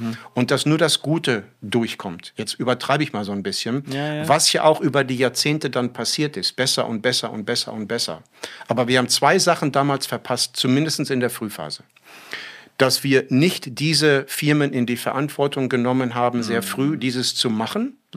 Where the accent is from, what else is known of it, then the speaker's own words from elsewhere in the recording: United States; German is a second language; als Amerikaner